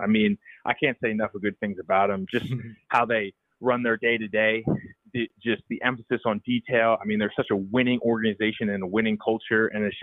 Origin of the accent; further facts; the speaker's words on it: Long Valley, New Jersey, United States; So like you said before, I'm from Long Valley, New Jersey, about 45 minutes outside New York City.